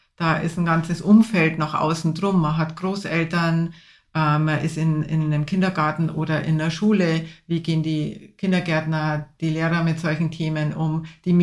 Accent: Bavaria, Germany; wir sind in Bayern aufgewachsen, in einem sehr kleinen Ort, der sehr religiös ist, wo auch man sehr an Traditionen hängt

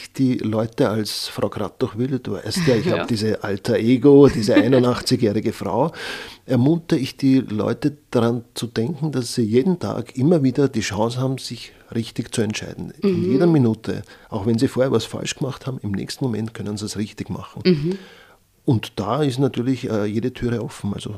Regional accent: Vienna, Austria; Und ich bin ja auch Wiener, gell?

